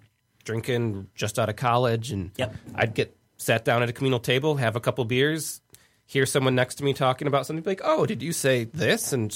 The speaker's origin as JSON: {"language": "English", "town": "Grand Rapids", "region": "Michigan", "country": "United States", "said": "I am originally from the Grand Rapids area, yeah."}